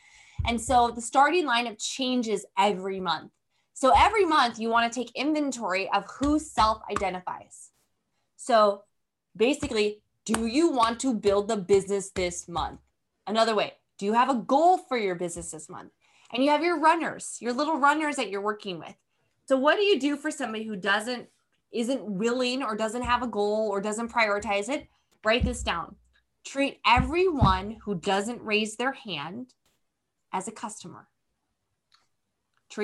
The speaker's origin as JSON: {"language": "English", "country": "United States", "lives_now": "Netherlands", "said": "I'm an American here living in the Netherlands. I'm here actually launching a wellness brand."}